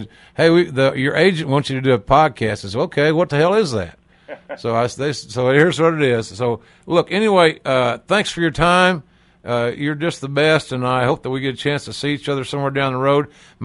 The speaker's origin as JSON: {"language": "English", "town": "Westville", "region": "Oklahoma", "country": "United States", "tie": "born or raised there", "said": "In a town that graduated, a town of less than 1,000, Westville, my hometown. I'm a yellow jacket."}